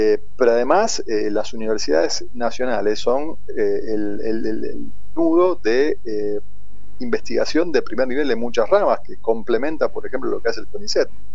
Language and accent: Spanish; Argentina; tenemos que estar orgullosos como argentinos